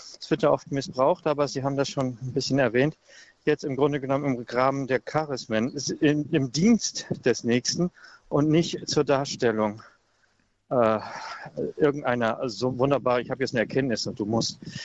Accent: Stade, Lower Saxony, Germany; Ich bin zwar aktuell nicht mehr in Stade, aber ansonsten, okay. Ja, es ist mein Heimatort.

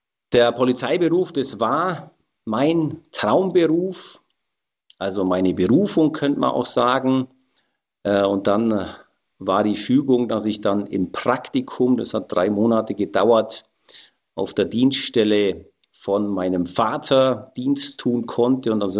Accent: Bavaria, Germany; Ich bin im Allgäu in der Nähe von Kaufbeuern aufgewachsen. Das liegt so zwischen Augsburg und Füssen. Bin jetzt 50 Jahre alt und ganz normal stamme ich aus einer katholischen Familie

